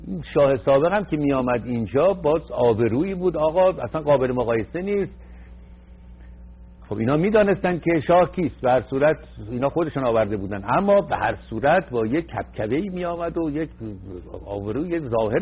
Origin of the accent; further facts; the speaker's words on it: Iran; رفتم پایین که کسی نفهمه من ایرانی هستم